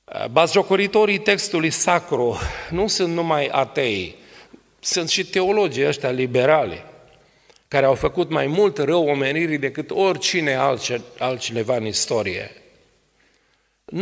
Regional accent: Arad, Arad County, Romania; Eu care eram din Arad

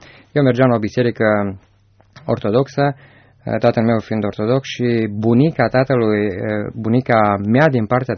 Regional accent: Gherla, Cluj County, Romania; born there; proveneam dintr-o familie foarte săracă, m-am născut în Gherla

